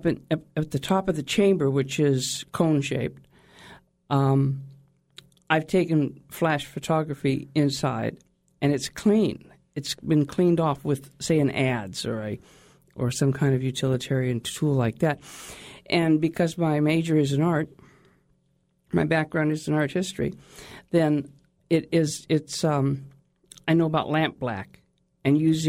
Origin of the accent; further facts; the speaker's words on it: Alaska, United States; I've born and raised in Alaska, lived remotely and off the grid several times.